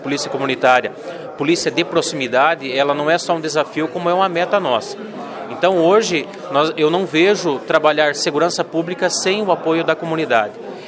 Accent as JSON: {"language": "Portuguese", "town": "Canoinhas", "region": "Santa Catarina", "country": "Brazil", "tie": "born or raised there", "said": "Eu sou natural de Canoinhas e para mim também é um orgulho voltar para minha terra natal."}